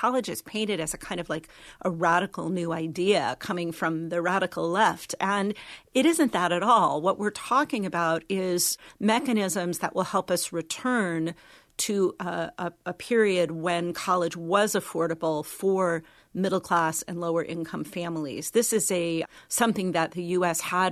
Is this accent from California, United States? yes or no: yes; California, United States; So I grew up in California. I went to college in California in the 1970s